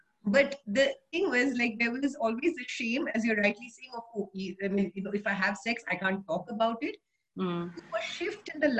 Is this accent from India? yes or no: yes; Thiruvananthapuram, Kerala, India; I didn't have any sex education growing up in Trivandrum.